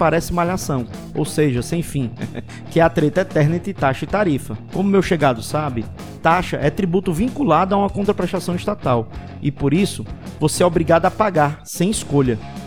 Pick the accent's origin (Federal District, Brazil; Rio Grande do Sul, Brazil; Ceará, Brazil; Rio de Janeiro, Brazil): Ceará, Brazil; Fortaleza; o caso da minha cidade natal, a Bela Fortaleza